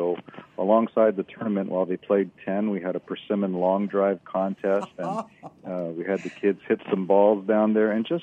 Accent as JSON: {"language": "English", "town": "Kaneohe", "region": "Hawaii", "country": "United States", "tie": "born or raised there", "said": "I grew up in Kaneohe, and I played there."}